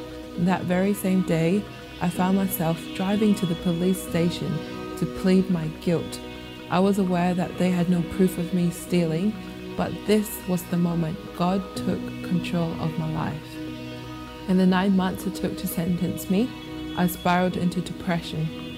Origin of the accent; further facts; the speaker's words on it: Christmas Island; I was born and brought up on Christmas Island as a Buddhist, but through missionaries who visited the island, my family and I were converted to Christianity.